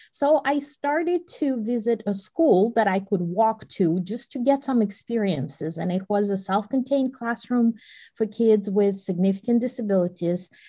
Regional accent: Russia; English is a second language; moved away; Well, interestingly enough, I came from Russia.

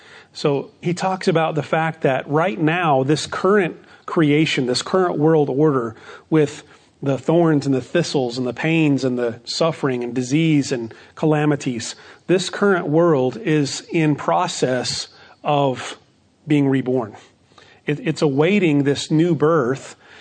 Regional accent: Phoenix, Arizona, United States; or I grew up in Phoenix, Arizona.

